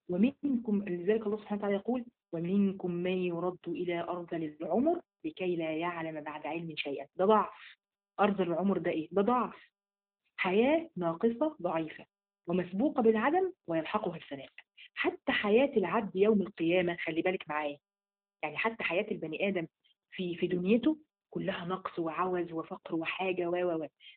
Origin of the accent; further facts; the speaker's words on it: Kafr El Sheikh, Kafr El Sheikh Governorate, Egypt; بصلي هنا في كفر الشيخ. انا من كفر الشيخ يا حبيبه القلب